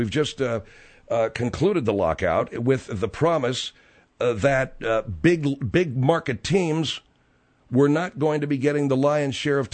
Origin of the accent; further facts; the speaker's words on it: Los Angeles, California, United States; because I'm a Laker fan, folks, only because it's my hometown team.